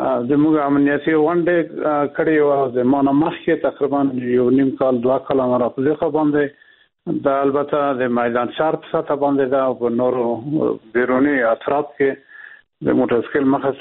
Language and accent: Pashto; Afghanistan; موږ د افغانستان خلک یو او د افغانستان نه جزا نه یو